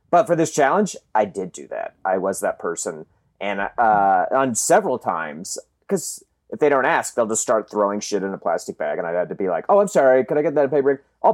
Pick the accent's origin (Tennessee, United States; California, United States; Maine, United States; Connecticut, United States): Maine, United States; accent: Maine; Fun fact, my main accent is also my cartoon rat accent.